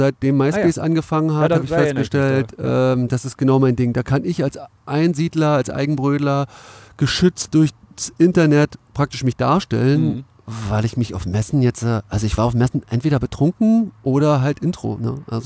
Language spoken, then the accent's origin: German; Cottbus, Brandenburg, Germany; So, oder ich komme ja aus Cottbus.